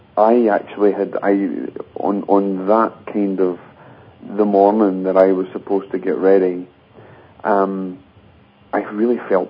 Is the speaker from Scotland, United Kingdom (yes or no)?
yes; Lanark, Scotland, United Kingdom; born there; I was born in Lanark, not far away from Glasgow in Scotland.